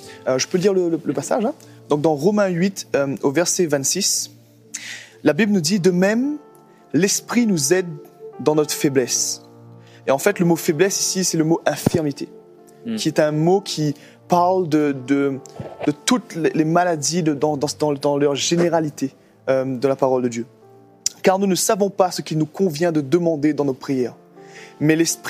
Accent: Réunion; C'est ça, je viens de l'île de la Réunion. J'ai 28 ans.

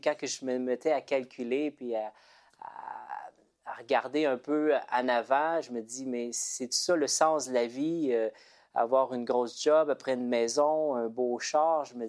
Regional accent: Quebec, Canada; en 1998, je reviens chez moi, au Québec.

